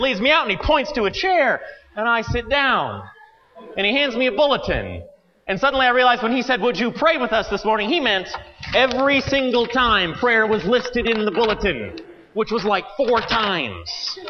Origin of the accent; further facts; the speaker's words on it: Denver, Colorado, United States; And the first was when someone says, where are you from? I said, oh, I'm from Denver.